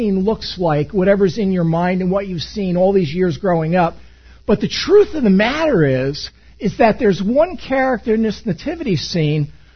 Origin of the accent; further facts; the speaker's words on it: East Coast, United States; Some of you can probably tell them, I'm kind of from the East Coast. I'm fully from the East Coast.